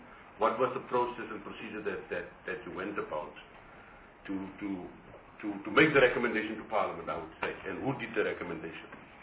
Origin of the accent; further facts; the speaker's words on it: South Africa; first language Afrikaans; English is a second language; The other comment I want to make is, in Afrikaans, which is my mother tongue, we say